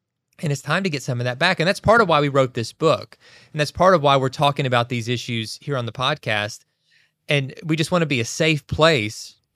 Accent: Kentucky, United States; like the story of the Shakers where we grew up in Kentucky.

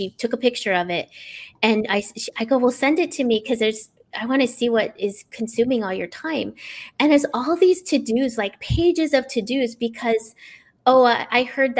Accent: California, United States; now in Florida, United States; I'm originally from California.

